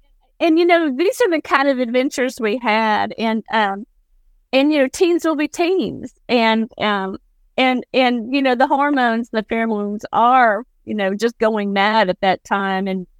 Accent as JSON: {"language": "English", "region": "Ohio", "country": "United States", "said": "And so I am from Ohio, which means when I was a youngster, teen, Kings Island became a thing."}